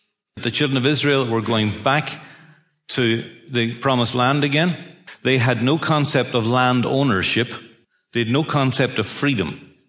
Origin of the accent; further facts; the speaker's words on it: Ireland; I can talk. We're Irish. I kissed the Blarney Stone when I was 10. Irish people can talk. We can tell stories.